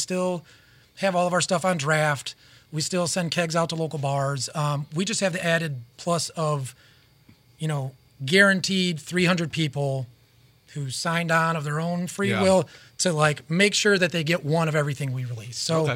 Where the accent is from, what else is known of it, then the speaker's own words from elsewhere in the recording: Chicago, Illinois, United States; South side of Chicago. Yeah, we're from the Hegwisch neighborhood.